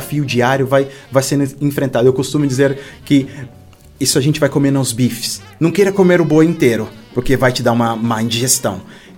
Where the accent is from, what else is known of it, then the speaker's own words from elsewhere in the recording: Brazil; now in Portugal; Eu sou brasileiro, mas muitas das vezes não puxo sardinha para o meu país de buscar produtos lá.